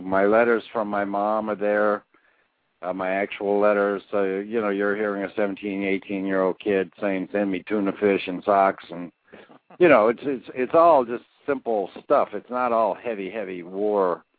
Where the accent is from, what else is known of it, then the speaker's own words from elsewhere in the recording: the South, United States; I didn't graduate high school. I'm a Southerner. I can't speak correctly